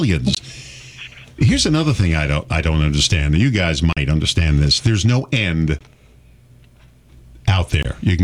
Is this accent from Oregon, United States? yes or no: no; New York, United States; Now, growing up in New York, you couldn't see anything anyway.